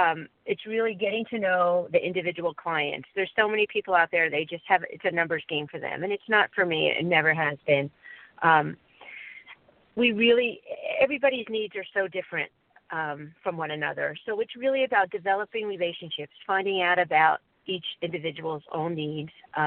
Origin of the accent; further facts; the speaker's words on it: East Coast, United States; moved away; Growing up on the East Coast, we didn't get licensed till we were 17.